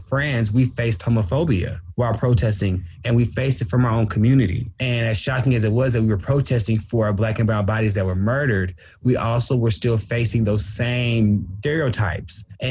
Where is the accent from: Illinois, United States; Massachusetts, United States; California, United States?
Illinois, United States; Champaign; Yes, I'm born and raised in Champaign, Illinois. I went to Columbia Elementary. I went to Bottenfield. I went to Stratton.